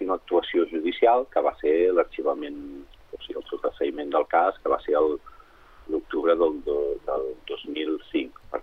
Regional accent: Mataró, Catalonia, Spain; la família de l'Helena som de Mataró i vivim a Mataró.

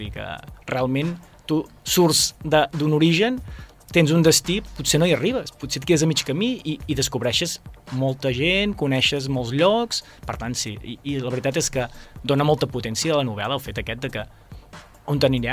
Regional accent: Banyoles, Catalonia, Spain; soc de Banyoles, i llavors la vida potser ja no és un ritme tan alt com les grans ciutats, no, de Catalunya

